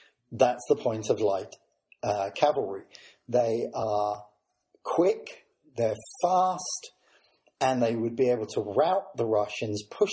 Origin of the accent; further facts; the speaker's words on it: United Kingdom; as both a British schoolboy and a former member of the British military.